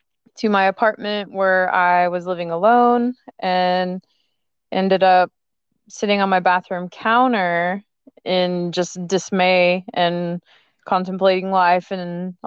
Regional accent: Fort Worth, Texas, United States; now in Atlanta, United States; So I was raised in Fort Worth, Texas.

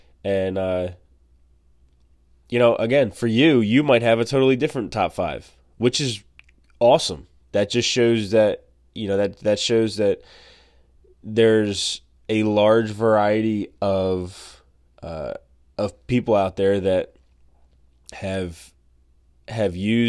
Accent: Maine, United States; he is my OG pastor when I was born and raised in Maine.

